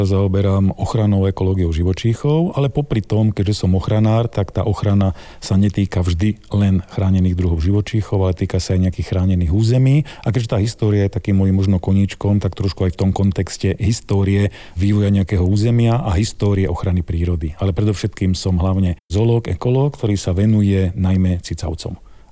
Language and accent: Slovak; Brezno, Banská Bystrica Region, Slovakia; som hugáň, teda narodil som sa v Brezne, kde som vychodil základnú a strednú školu